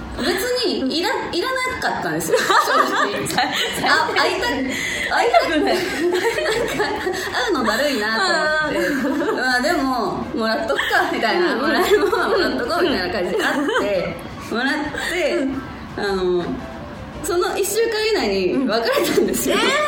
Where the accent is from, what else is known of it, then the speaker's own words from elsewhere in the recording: Sapporo, Hokkaido, Japan; 私北海道、札幌出身なんです。